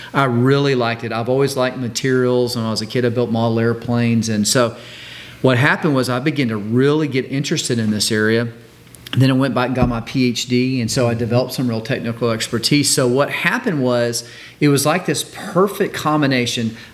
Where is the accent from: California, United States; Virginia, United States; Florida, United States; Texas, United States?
Texas, United States; I like saying niche, but it's because I'm from Texas.